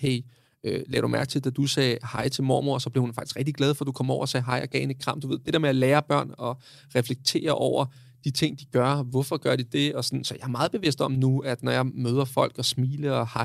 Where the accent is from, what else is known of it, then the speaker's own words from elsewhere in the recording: Capital Region of Denmark, Denmark; nu kommer jeg fra Vestegnen